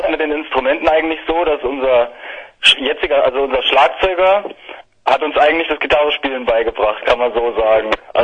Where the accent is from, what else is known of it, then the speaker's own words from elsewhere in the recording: Ottrau, Hesse, Germany; Ja, ja, wir kommen alle aus Ottrau, sozusagen auch aus einem Block.